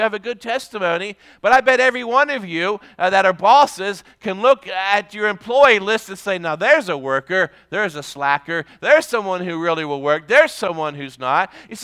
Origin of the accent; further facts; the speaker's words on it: United States; And I use America because I am from America and I'm an American.